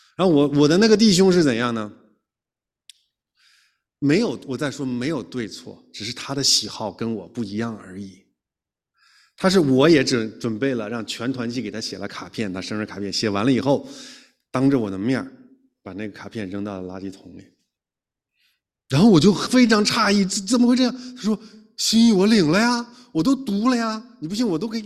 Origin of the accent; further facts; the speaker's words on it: China; 我觉得作为中国人来说，有时候我们心口是不一致的